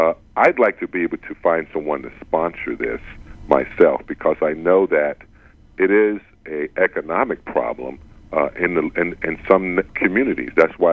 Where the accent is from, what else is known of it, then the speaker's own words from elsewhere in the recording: the South, United States; I come from the South where obesity and salt and sugar are really, really prominent.